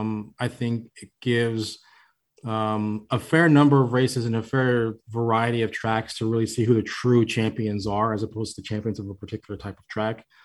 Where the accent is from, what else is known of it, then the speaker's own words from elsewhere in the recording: Florida, United States; I'm from Florida originally, so I can tell you that's definitely true.